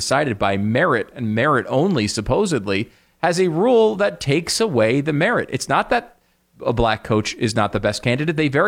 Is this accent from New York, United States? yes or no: no; Connecticut, United States; These are not the jobs, Dan, that I grew up together in Connecticut